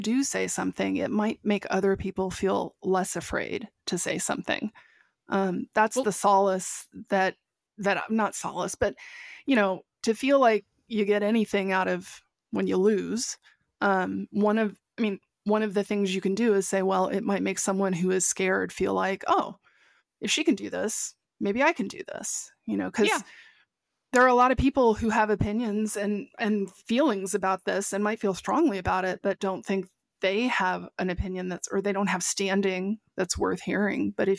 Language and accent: English; Texas, United States; I grew up in Texas and never got chiggers. Many summers in rural Texas.